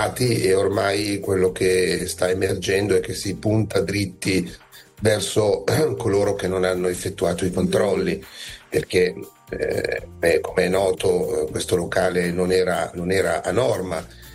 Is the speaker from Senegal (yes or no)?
no; Switzerland; io sono svizzero e vivo in Svizzera.